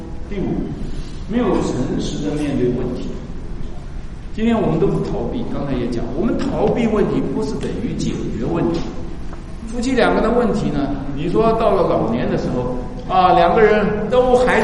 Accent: China; 他看出来我们中国人的问题。

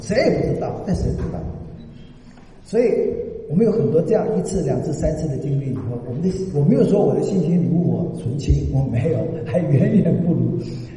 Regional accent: Taiwan; 我们台湾人有5、6个都卖身的

